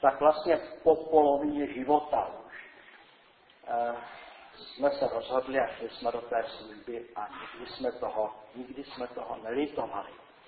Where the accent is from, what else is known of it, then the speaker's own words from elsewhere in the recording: Prague, Czechia; Já jsem tedy Pražák z Vinohrad.